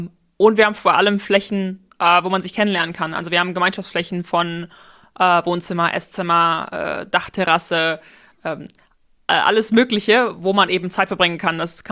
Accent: Aachen, North Rhine-Westphalia, Germany; now in Berlin, Germany; ich komme aus Aachen, bin 27 Jahre alt und wohne heute in Berlin.

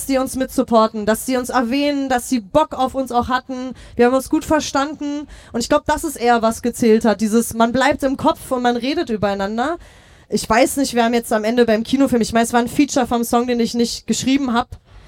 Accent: Berlin, Germany; ich bin Berlinerin, wir sind alle Berliner.

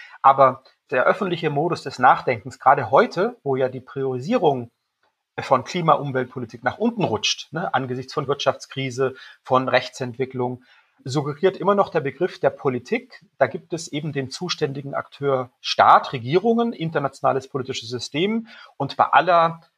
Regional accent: Mainau, Baden-Württemberg, Germany; Ich bin aufgewachsen auf der Insel Mainau im Bodensee, ne, die Blumeninsel, ökologisch.

